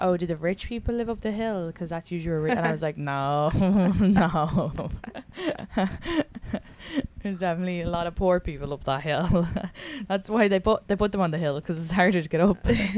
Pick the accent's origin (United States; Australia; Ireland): Ireland; Leixlip, Kildare; So for the listeners, we're both from Leaslip.